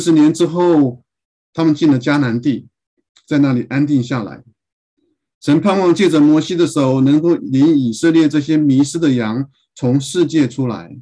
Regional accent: Taiwan; 我自己从小在教会长大，所以我看到 许多的宣教士在台湾的各个角落传福音、建立教会、牧养教会。

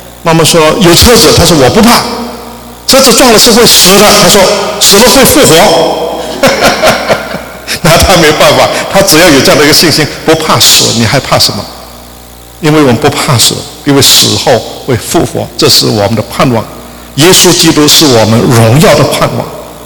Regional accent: China; 这就解决了我们中国人时常想念的一个事情

